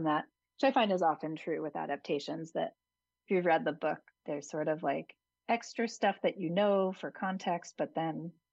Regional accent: Hudson, New York, United States

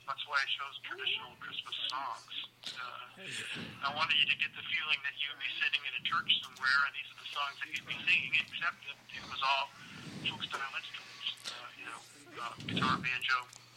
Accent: Boston, Massachusetts, United States; I grew up in the Boston area and sang all the songs that they sang.

